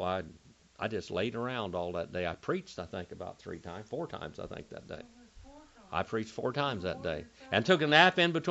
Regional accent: India; I'm Indian. I have to eat a lot of protein to stay alive.

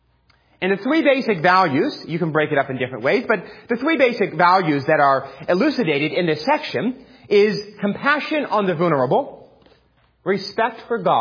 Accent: New York City, New York, United States; So I grew up in New York City.

